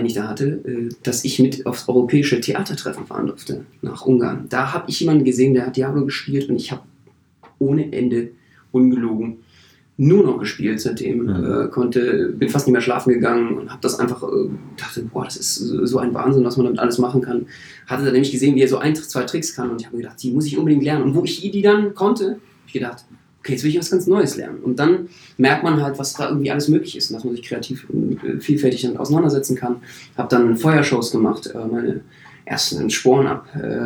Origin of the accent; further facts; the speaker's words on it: Berlin, Germany; ich bin Berliner.